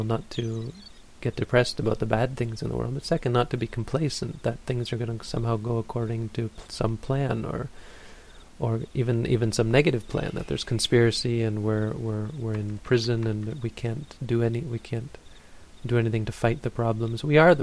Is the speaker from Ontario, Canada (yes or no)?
yes; Ontario, Canada; I was just a kid growing up in Northern Ontario, Canada.